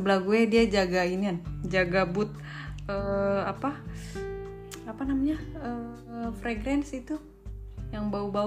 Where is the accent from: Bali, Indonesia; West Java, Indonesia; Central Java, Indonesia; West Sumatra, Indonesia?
West Java, Indonesia; Cirebon; Di Cirebon.